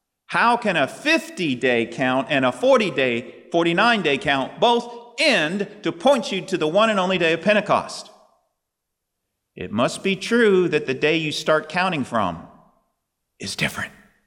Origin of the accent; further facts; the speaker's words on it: United States; I'm going to use inches because I'm American.